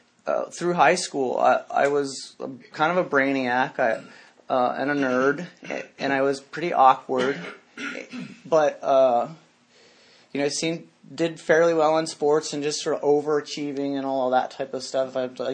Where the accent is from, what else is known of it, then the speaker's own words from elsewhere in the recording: Maine, United States; So anyway, so what it was like? I grew up in Maine.